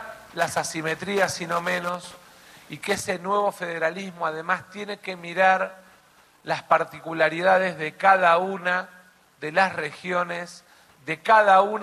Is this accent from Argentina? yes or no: yes; Argentina